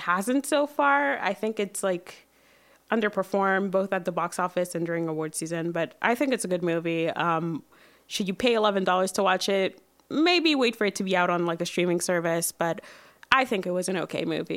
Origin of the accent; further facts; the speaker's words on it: Saint-Léonard, Quebec, Canada; But it's a great place to grow up. And I think my funniest anecdote about growing up in Saint-Léonard is